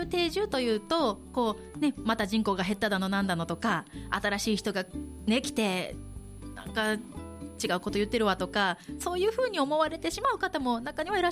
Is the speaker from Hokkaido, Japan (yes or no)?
yes; Hokkaido, Japan; now in Maizuru, Japan; 私もあの地元が北海道なんですけれども、こう舞鶴に引っ越してきた時に京都が雪積もるって全然イメージなかったんですね。